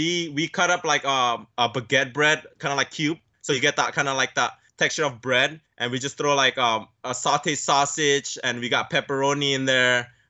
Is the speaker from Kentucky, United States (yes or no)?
no; San Gabriel Valley, California, United States; Growing up in San Gabriel Valley, where a majority of Asians, I'm so lucky to live around that neighborhood because we could have Vietnamese food, Thai food, Cambodian food everywhere.